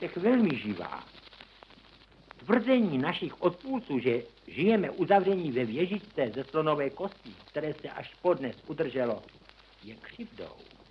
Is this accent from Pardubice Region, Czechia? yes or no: no; Prague, Czechia; Jsem rodilý Pražan. Nikdy jsem nežil na venkově. Neměl jsem tedy vztahu k půdě. Od nejútlejšího dětství jsem chodil po pražských ulicích